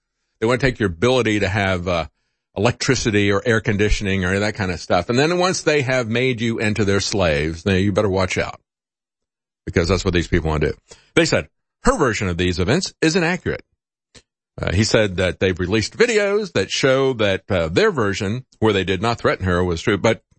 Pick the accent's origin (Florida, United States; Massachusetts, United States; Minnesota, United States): Florida, United States; Tampa; I grew up in Tampa.